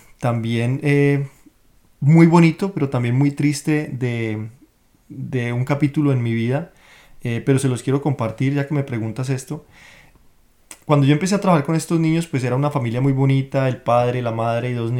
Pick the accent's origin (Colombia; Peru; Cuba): Colombia; cómo era que yo, siendo colombiano, yo andaba ya con un celular